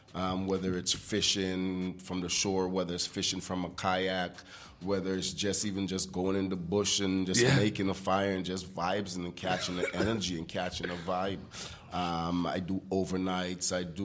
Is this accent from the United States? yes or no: no; Tobago, Trinidad & Tobago; Me, myself, I grew up on the water. I'm from a little island called Tobago. And I am from on the water.